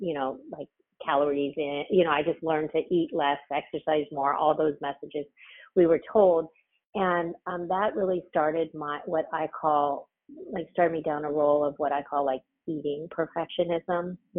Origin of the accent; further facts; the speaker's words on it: Los Angeles, California, United States; I was born and raised in LA in California, you know, so that says a lot right there, right?